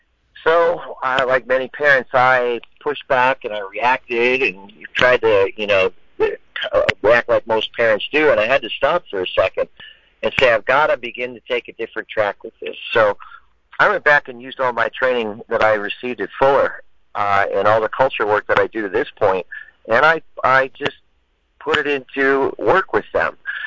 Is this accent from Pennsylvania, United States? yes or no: yes; State College, Pennsylvania, United States; also born or lived in Pittsburgh; I was born in Pittsburgh, PA, and lived there for a while. Then my father and my family moved out. My father went to work for Penn State here in State College, PA, and I went to high school, college here